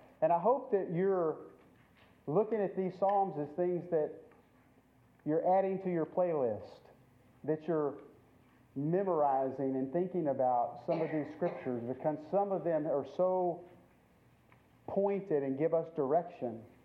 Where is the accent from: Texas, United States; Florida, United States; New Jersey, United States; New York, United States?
Texas, United States; Lubbock; I grew up in Lubbock, Texas, most of my growing up days.